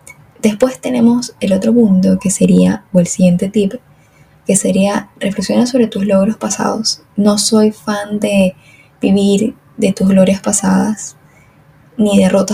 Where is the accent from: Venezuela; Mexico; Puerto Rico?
Venezuela; now in Argentina; soy de Venezuela, pero vivo en Argentina